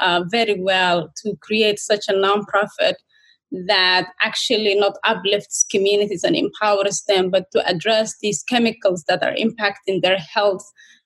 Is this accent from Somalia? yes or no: yes; Mogadishu, Banaadir, Somalia; now in Minnesota, United States; growing up in Mogadishu, growing up here in Minnesota, I could see people, that whole colorism become a culture.